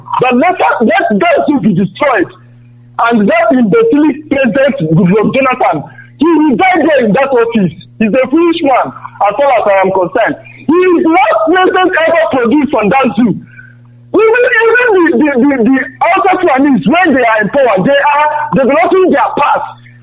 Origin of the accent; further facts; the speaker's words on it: Nigeria; I'm a Nigerian.